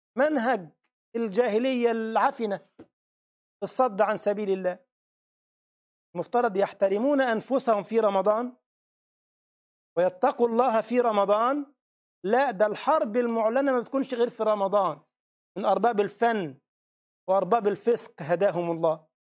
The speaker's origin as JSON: {"language": "Arabic", "country": "Egypt", "said": "نعم الحمد لله عندنا في مصر موجود في حديقه الحيوانات"}